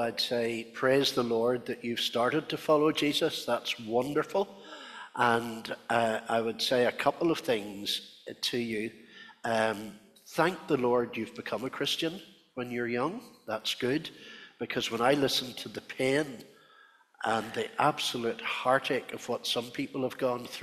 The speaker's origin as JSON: {"language": "English", "town": "Holywood", "region": "Northern Ireland", "country": "United Kingdom", "tie": "born or raised there", "lives_now": "Dollingstown, United Kingdom", "said": "I grew up in Holywood, County Down, just across Belfast Lough, but we now live in the vast metropolis of Dollingstown, which is between Marilyn and Lurgan. It's about 20 miles exactly west of Belfast."}